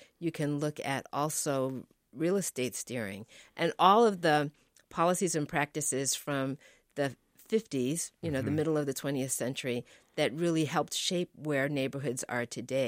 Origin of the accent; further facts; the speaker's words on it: Boston, Massachusetts, United States; I grew up in Massachusetts, in Boston, where there was court-ordered school desegregation